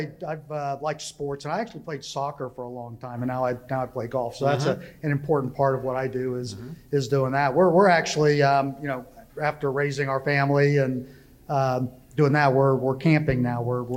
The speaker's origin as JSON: {"language": "English", "town": "Tucker", "region": "Georgia", "country": "United States", "tie": "born or raised there", "also_born_or_lived": "Colorado", "said": "Yeah, so I was actually born in Colorado, but moved to Tucker, actually, very early on via Huntsville."}